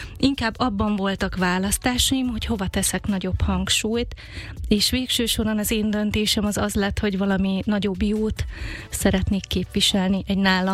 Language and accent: Hungarian; Eastern Hungary, Hungary; mi sokat költöztünk, de alapvetően azért az alföldi régióhoz, Kelet-Magyarországhoz kötöm magam. Egyetemre egyébként Veszprémben jártam